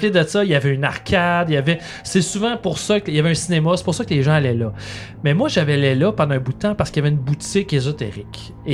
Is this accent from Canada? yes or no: yes; Laval, Quebec, Canada; moi j'ai grandi à Laval.